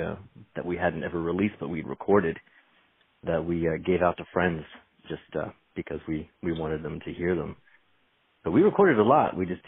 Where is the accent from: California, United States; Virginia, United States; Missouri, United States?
Virginia, United States; Fairfax; Yep. Yeah, I am. Yeah, I grew up in Fairfax, Virginia. So, you know, a few minutes outside Washington, D.C.